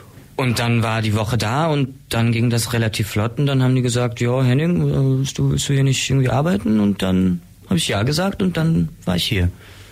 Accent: Offenbach am Main, Hesse, Germany; Ich bin kein gebürtiger Ulmer, ich komme aus dem wunderschönen Südhessen, aus Offenbach am Main.

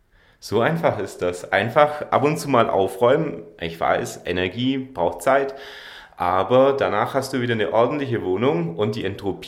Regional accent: Ulm, Baden-Württemberg, Germany; Ich bin in Ulm groß geworden.

